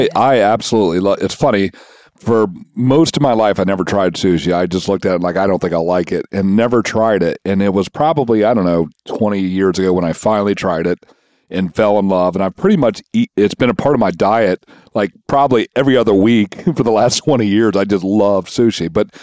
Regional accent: Kentucky, United States; Like, to me, I'm a hillbilly from Kentucky.

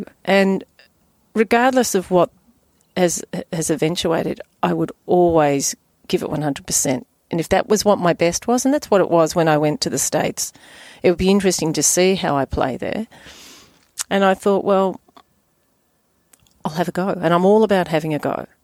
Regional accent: Victoria, Australia; I was brought up in Gippsland

